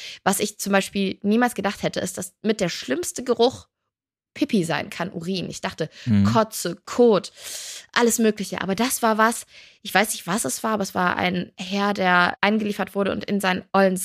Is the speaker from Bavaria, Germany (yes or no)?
no; Cologne, North Rhine-Westphalia, Germany; Ja, gut, ich bin halt Rheinländerin, ich komme aus Köln